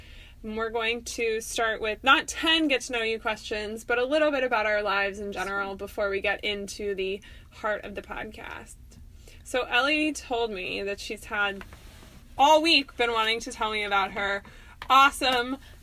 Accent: Phoenix, Arizona, United States; I'm from Phoenix and we don't get winter until like January.

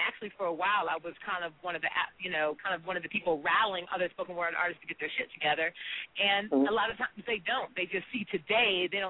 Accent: Detroit, Michigan, United States; also born or lived in Virginia / Atlanta; now in Charlotte, United States; I'm from Detroit, then I moved to Virginia, then I moved to Atlanta, and now I'm in Charlotte.

